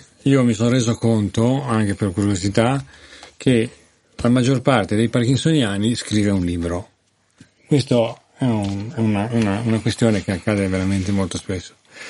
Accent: Liguria, Italy; born there; Io sono nato in Liguria

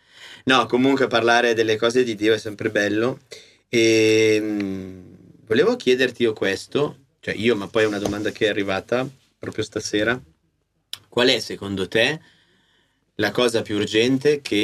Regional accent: Lombardy, Italy; no, io sono orgogliosamente lombardo

